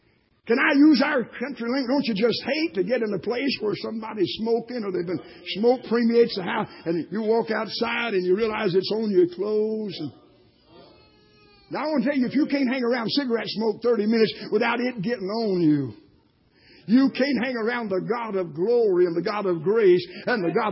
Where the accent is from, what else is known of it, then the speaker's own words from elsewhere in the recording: Tennessee, United States; You know, I used to pastor in the state of Tennessee. Anybody here from Tennessee? I'm from Tennessee.